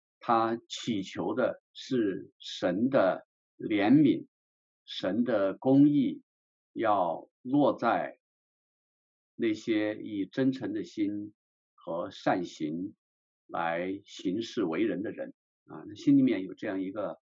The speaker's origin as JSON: {"language": "Chinese", "country": "China", "said": "那这样的祷告也可以对我们中国人来讲，我们也可以发出，愿平安临到我的祖国"}